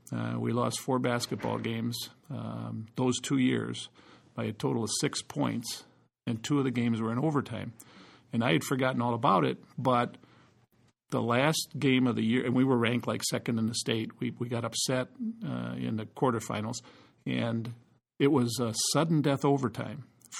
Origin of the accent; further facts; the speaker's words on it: Mount Prospect, Illinois, United States; I'm from Illinois and played in Mount Prospect, Illinois, and it was an interesting situation.